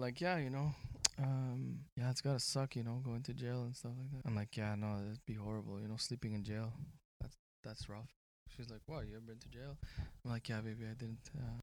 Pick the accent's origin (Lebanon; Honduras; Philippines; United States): Honduras; I didn't know about this technology. Remember, I'm from Honduras.